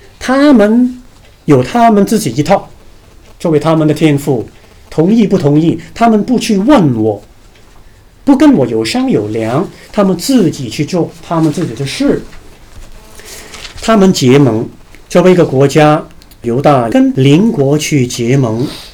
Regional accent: China; 这一点呢，我们作为中国人读圣经必须明白犹太人的传统的语法，不要误解。

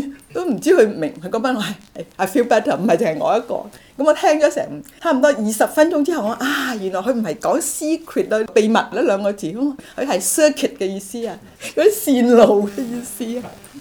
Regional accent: Vietnam; now in Canada; 如果你哋仲記得，我細個嘅時候喺越南，一直都係想讀物理

